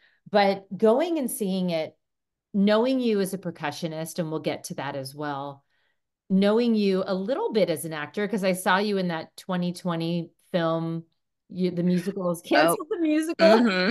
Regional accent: California, United States; now in Whitefish, United States; I mean, growing up in the East Bay, it's like you see people from all walks of life, you know

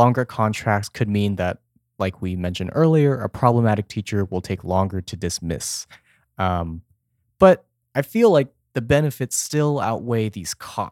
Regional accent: Texas, United States; And in my home state of Texas, teachers in Houston, Dallas, San Antonio are heavily unionized

